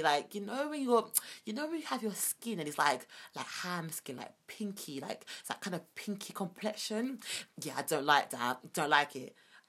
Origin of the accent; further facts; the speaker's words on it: Jamaica; we're black, we're Jamaican, we're proud to be black.